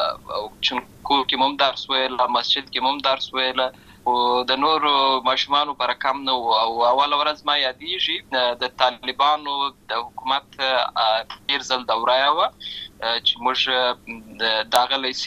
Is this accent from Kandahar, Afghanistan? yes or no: no; Lashkar Gah, Helmand, Afghanistan; also born or lived in Uruzgan; زه په اصل کې د اوروزګان ولایت یم، اما زه په هلمند ولایت لشکرګاه کې پیدا شوی یم، امالته لوی شوی یم، امالته مې ښوونځی لسته ده، امالته مې ټول ژوند مې له هماغه ځای څخه پیل شوی دی، خو په اصل کې زه د اوروزګان ولایت څخه.